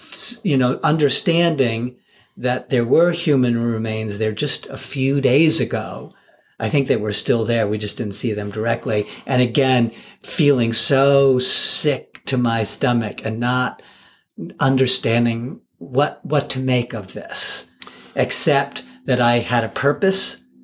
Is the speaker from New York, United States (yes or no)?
yes; Manhattan, New York, United States; and I'm also born and raised in Manhattan. So I feel very at home in Manhattan